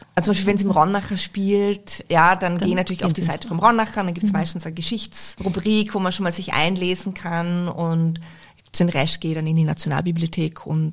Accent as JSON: {"language": "German", "region": "Vorarlberg", "country": "Austria", "said": "ich komme aus Vorarlberg und da ist ja doch auch ein sehr konservatives Denken sehr präsent."}